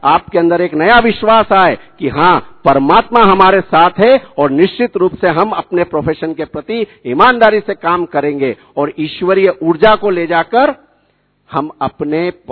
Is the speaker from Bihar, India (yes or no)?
no; Indore, Madhya Pradesh, India; इंदौर की धरती से, भारत का सबसे स्वच्छ शहर है मेरा शहर इंदौर, वहां से आप सभी को पुनः बहुत बहुत शुभकामनाएं देता हूं।